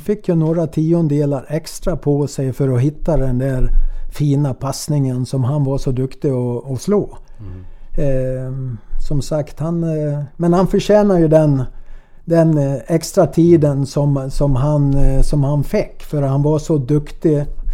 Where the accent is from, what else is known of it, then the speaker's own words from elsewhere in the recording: Sweden; moved away as an adult; Jag kom ju från Sverige då